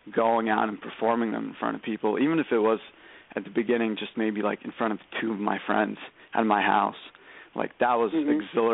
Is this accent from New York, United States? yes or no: yes; Brooklyn, New York, United States; From Brooklyn, New York, from Coney Island. We're actually all three of us are from here.